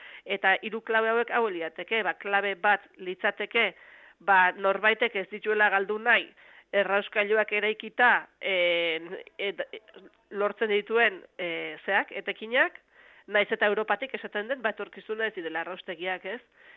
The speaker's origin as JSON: {"language": "Basque", "town": "Oñati", "region": "Basque Country", "country": "Spain", "said": "festa azaten da gure herrian"}